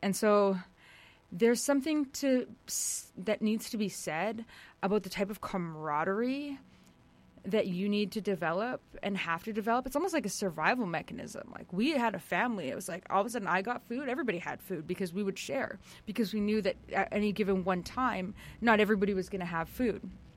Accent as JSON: {"language": "English", "region": "Alberta", "country": "Canada", "said": "I'm not Blackfoot, but I'm from Alberta."}